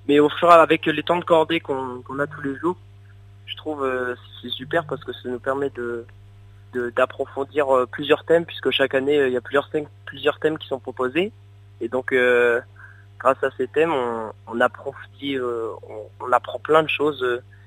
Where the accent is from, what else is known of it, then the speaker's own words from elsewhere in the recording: Grand Est, France; J'ai 15 ans et je viens de Haute-Marne, à côté de Chaumont.